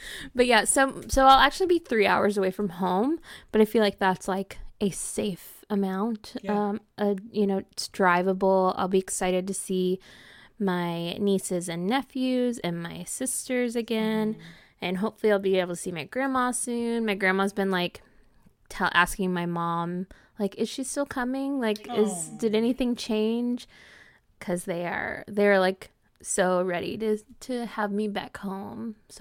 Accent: Mesquite, Texas, United States; No, I grew up in Dallas.

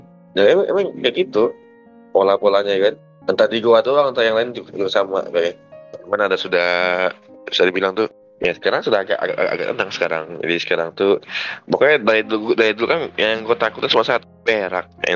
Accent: Padang, West Sumatra, Indonesia; Gue orang Padang, gak bisa makan pedas.

